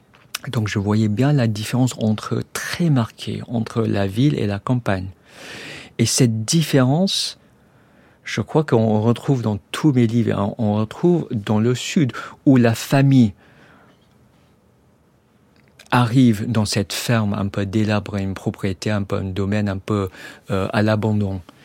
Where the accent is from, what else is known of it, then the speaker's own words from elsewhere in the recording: Kuala Lumpur, Federal Territory of Kuala Lumpur, Malaysia; J'ai grandi en partie à Kuala Lumpur, c'est là où j'allais à l'école, c'est une grande ville. Mais pendant toutes les vacances scolaires, j'étais chez ma grand-mère, mes grands-parents à la campagne.